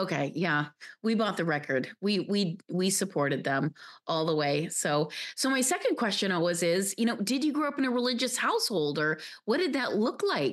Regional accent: Batavia, Illinois, United States; also born or lived in overseas; You know what? I grew up in Batavia, Illinois. After I grew up overseas, we came back and I went to school in Batavia, Illinois, and then went to school in college, University of Illinois, Champaign-Urbana.

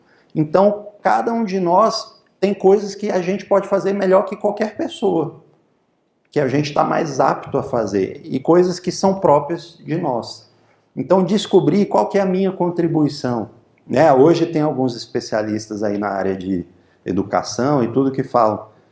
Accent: Brazil; somos brasileiros, moramos no Brasil.

